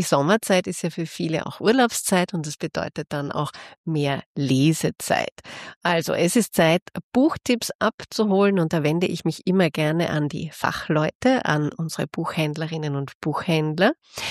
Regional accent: Graz, Styria, Austria; nicht weit von meiner Heimatstadt Graz entfernt

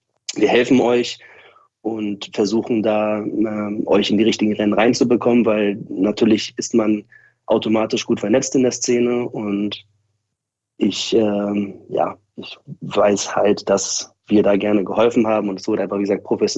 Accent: Berlin, Germany; Das heißt, ich bin in Berlin geboren, hier auch aufgewachsen.

